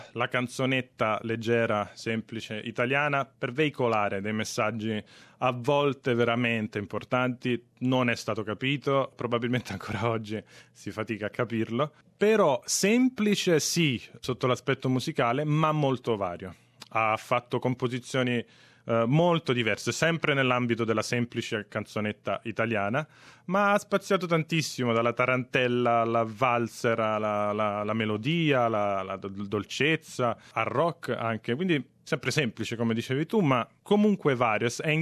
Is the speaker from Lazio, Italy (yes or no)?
yes; Rome, Lazio, Italy; Perché io sono di Roma.